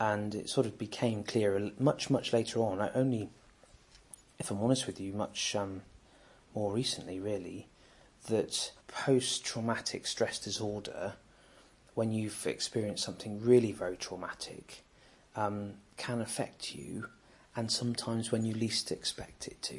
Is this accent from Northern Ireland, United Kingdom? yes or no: no; Sherborne, South West England, United Kingdom; I'm from Sherborne. I was born at the Yetman Hospital in 1981 and was brought up on my family farm, which is just outside of Sherborne. It's a small tenant farmer beef farm with about 140 acres. And I went to the Griffin School in Sherborne.